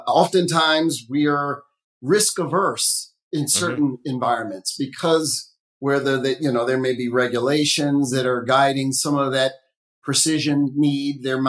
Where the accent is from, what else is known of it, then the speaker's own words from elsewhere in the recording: the Carolinas, United States; growing up in the Carolinas, my grandparents kind of connecting with them meant getting in the car and driving over to their house